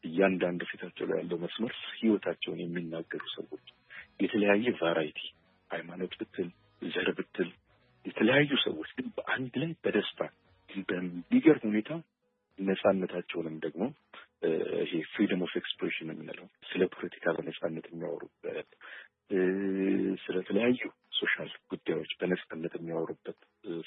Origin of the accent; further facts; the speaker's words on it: Addis Ababa, Ethiopia; እኔ ሰፈሬ ደቡብ ቅራ የሚባለው ፊትበር አካባቢ ነው የተወለድኩት።